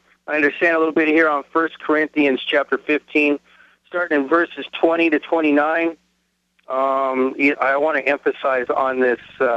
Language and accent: English; Willits, California, United States; Yeah, I'm from the Willits area